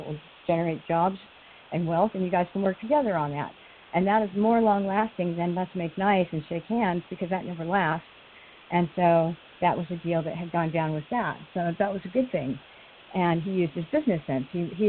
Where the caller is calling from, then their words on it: California, United States; I'm calling from Southern California.